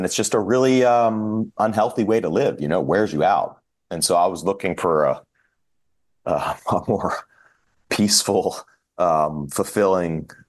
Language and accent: English; Maryland, United States; I grew up in Maryland. Was doing my undergrad.